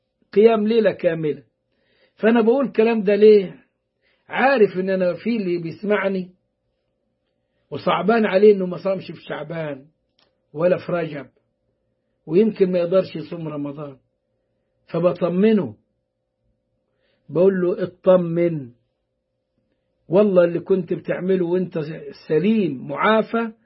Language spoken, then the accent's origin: Arabic; Upper Egypt, Egypt; وبقولوا عندنا في الصعيد